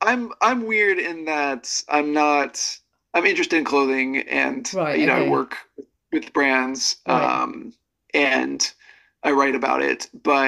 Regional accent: Southern US, United States; Well, at the beginning, I grew up in the South in the US, which was still very preppy compared to the North.

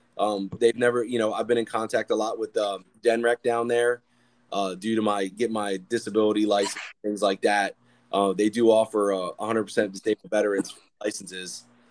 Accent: Pennsylvania, United States; Unfortunately, I hate to say it because I'm from Pennsylvania.

